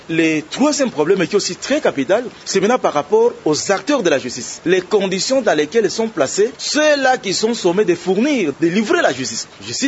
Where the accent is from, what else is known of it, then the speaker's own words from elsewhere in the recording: DR Congo; N'oubliez pas qu'ici, chez nous, en RDC, la justice n'est pas gratuite